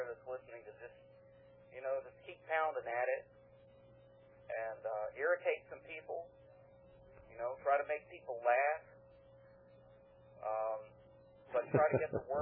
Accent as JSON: {"language": "English", "region": "Virginia", "country": "United States", "said": "By the way … from Virginia."}